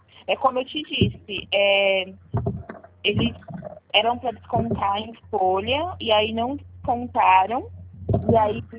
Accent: Franco da Rocha, São Paulo, Brazil; Eu sou de Franco da Rocha.

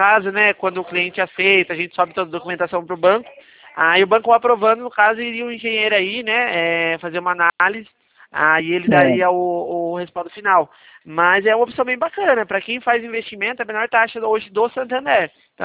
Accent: Araras, São Paulo, Brazil; eu sou daqui da cidade de Araras mesmo.

